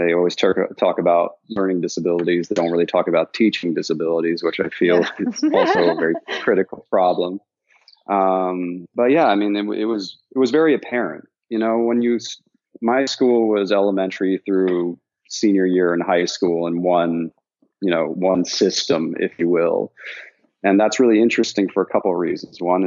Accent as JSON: {"language": "English", "region": "Vienna", "country": "Austria", "tie": "born or raised there", "moved": "as an adult", "said": "I was born in Vienna, Austria. Mm-hmm. I grew up in Austria. And then I went to New York to study for college, New York State."}